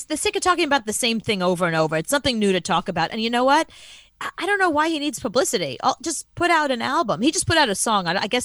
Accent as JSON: {"language": "English", "country": "United States", "said": "I feel, as an American, I feel insulted."}